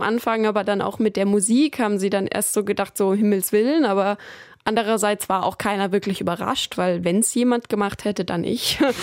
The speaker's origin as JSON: {"language": "German", "country": "Germany", "said": "Ich bin Deutscher, geht's gar nicht. Bei uns ist keiner irgendwohin migriert."}